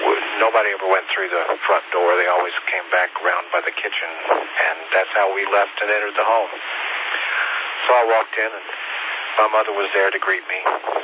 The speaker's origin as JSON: {"language": "English", "region": "Tennessee", "country": "United States", "tie": "born or raised there", "said": "I was raised in Tennessee, and of course that's where they lived, both my mom and my dad."}